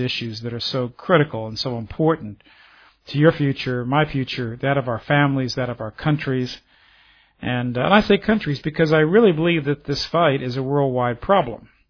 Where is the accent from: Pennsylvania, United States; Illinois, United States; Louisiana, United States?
Louisiana, United States; this catastrophe, which is once more enveloping my home state of Louisiana. And I'll be returning to it very soon.